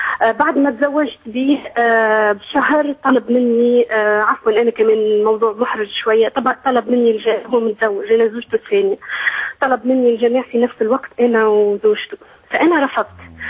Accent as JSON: {"language": "Arabic", "country": "Tunisia", "said": "إحنا أنا تونسية يعني، في إحنا في تونس معلش يعني"}